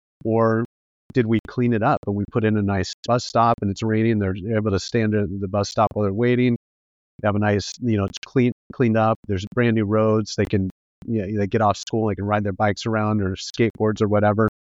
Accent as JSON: {"language": "English", "region": "Iowa", "country": "United States", "tie": "born or raised there", "said": "I grew up in Iowa. And in Iowa, it's like everybody took the bus to school."}